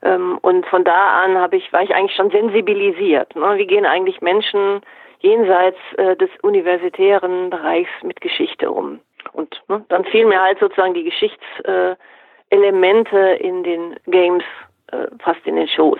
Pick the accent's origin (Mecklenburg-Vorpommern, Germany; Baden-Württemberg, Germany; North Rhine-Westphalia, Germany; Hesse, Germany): North Rhine-Westphalia, Germany; sei es Strukturwandel im Ruhrgebiet, wo ich herkomme, oder auch Identität und in Anführungszeichen Heimatgefühl in Südwestfalen, wo ich eben jetzt tätig bin.